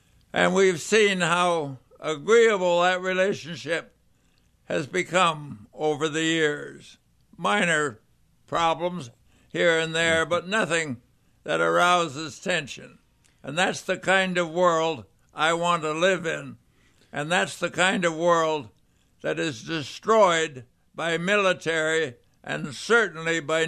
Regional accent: Canada; I was born and brought up in Canada. There was a time then in my youth when there was tension between the two countries.

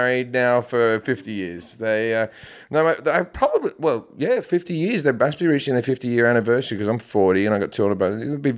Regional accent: Australia; also born or lived in United Kingdom; now in United States; And I'm Australian, but I lived in the UK for 10 years before that.

